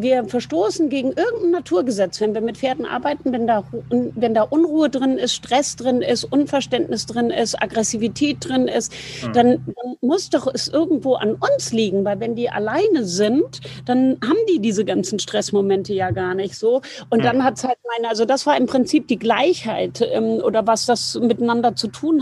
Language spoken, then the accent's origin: German; Bad Homburg, Hesse, Germany; ich bin in Bad Homburg bei Frankfurt am Main aufgewachsen